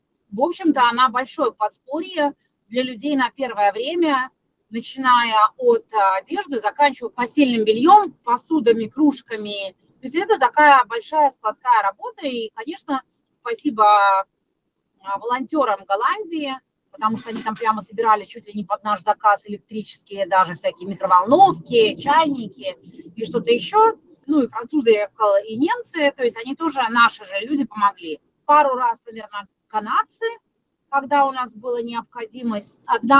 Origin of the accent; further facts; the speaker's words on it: Belarus; moved away as an adult; now in Lithuania; у меня белорусский паспорт. Я уехала, правда, из Беларуси жить в Литву на постоянное жительство 21 год назад, выйдя замуж за своего мужа.